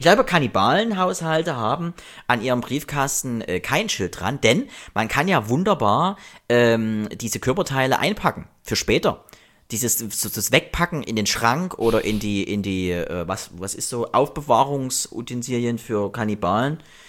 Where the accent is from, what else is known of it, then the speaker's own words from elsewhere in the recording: East Germany, Germany; ich bin ja auch noch DDR-Kind, 83er.